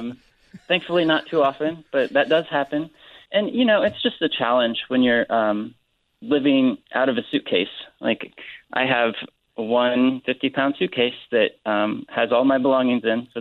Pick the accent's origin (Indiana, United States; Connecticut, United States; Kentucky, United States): Indiana, United States; now in New York, United States; Yeah, I'm from Indiana originally. My family is there. My life is in New York.